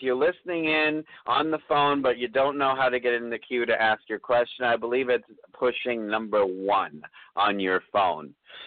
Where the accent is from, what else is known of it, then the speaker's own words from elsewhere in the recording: Florida, United States; You know, Florida is my home state, too